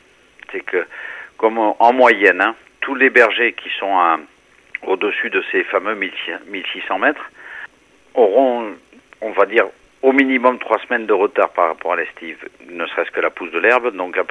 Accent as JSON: {"language": "French", "region": "Nouvelle-Aquitaine", "country": "France", "said": "On a 150 estives chez nous, en Béarn."}